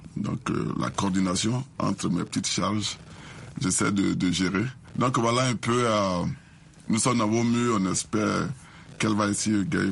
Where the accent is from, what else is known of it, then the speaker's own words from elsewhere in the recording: Côte d’Ivoire; Je suis donc ivoirien, ancien militaire, ancien paracommando américain